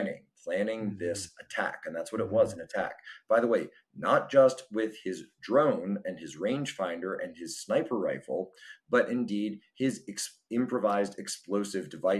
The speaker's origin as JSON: {"language": "English", "town": "Philadelphia", "region": "Pennsylvania", "country": "United States", "said": "I'm from the Philadelphia area, so I'm kind of familiar with this"}